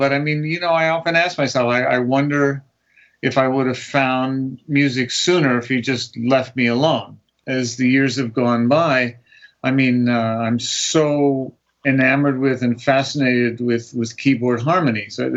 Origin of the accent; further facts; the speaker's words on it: Los Angeles, California, United States; growing up in Los Angeles, my sister and I, you know, we went to all public schools.